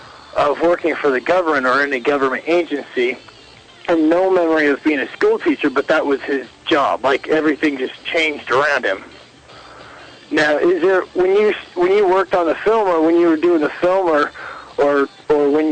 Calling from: Washington, United States; Jeremy, I'm actually calling from Washington.

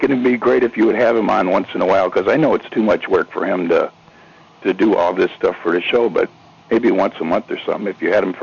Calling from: Illinois, United States; I'm from Illinois.

